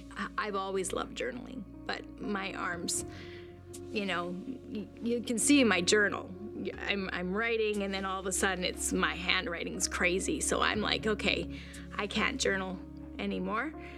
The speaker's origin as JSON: {"language": "English", "region": "British Columbia", "country": "Canada", "tie": "born or raised there", "said": "we found a therapist actually in my hometown of BC"}